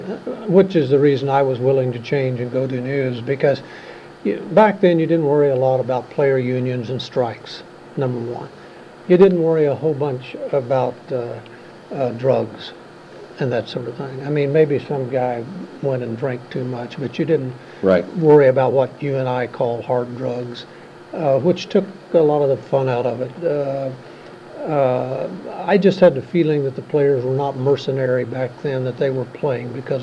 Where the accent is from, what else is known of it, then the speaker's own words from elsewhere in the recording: Oklahoma, United States; I must have been past 30 years old before I ever saw a soccer ball growing up in Oklahoma.